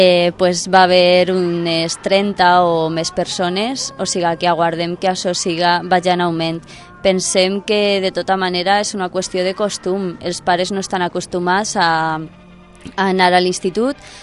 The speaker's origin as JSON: {"language": "Catalan", "town": "Zamora", "region": "Castile and León", "country": "Spain", "tie": "born there", "second_language": "Catalan", "said": "Jo, un poc lluny d'aquí. Jo vaig néixer a Zamora."}